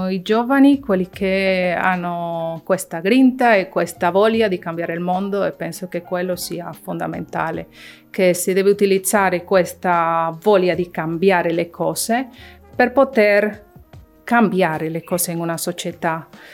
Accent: Panama; Italian is a second language; moved away as an adult; now in Italy; Io vengo da Panama, nell'Hispano America. E quando sono arrivata qui in Sardegna mi sono trovata che dovevo reinventarmi, dovevo imparare una lingua

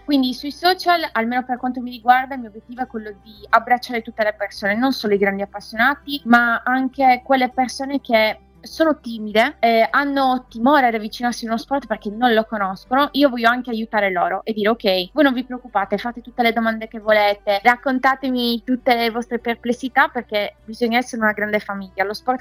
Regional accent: Cagliari, Sardinia, Italy; perché io sono fiera di essere sarda e sono di Cagliari

